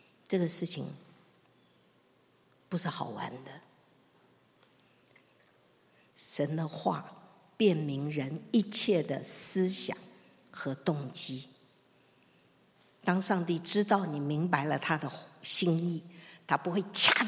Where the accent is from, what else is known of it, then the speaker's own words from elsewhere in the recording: China; 连我们中国人不信主的人都会说养不教父之过